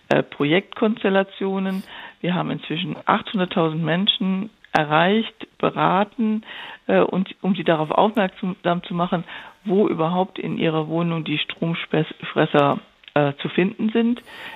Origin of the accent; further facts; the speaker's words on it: Duisburg, North Rhine-Westphalia, Germany; born there; ich bin in Duisburg geboren, in Zeiten, wo da noch die ganze Kohleindustrie richtig brummte.